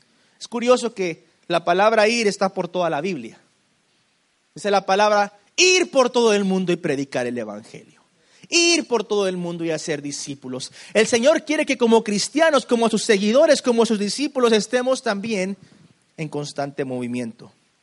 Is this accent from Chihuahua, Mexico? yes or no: yes; Ciudad Juárez, Chihuahua, Mexico; yo soy de Ciudad Juárez y algunos conocen por ahí. Si no has conocido Juárez, está bien, no te has perdido de mucho. Es un desierto y yo he crecido en el desierto, cuando yo era niño en el desierto.